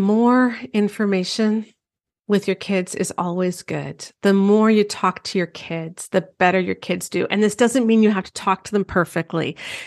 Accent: Canada; I say Gen Z because I'm Canadian.

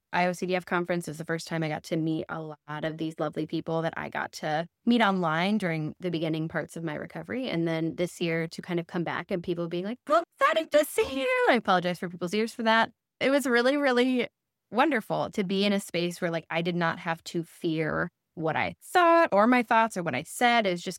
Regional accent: Chicago, Illinois, United States; because it was in my hometown, I was very, very excited. If people don't know, I am Chicago native.

